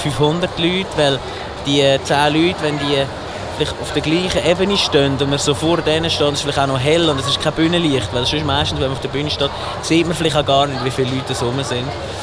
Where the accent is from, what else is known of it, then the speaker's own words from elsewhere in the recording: Lucerne, Switzerland; in Luzern, dort wo ich herkomme, gibt es auch so eine Berufsmesse.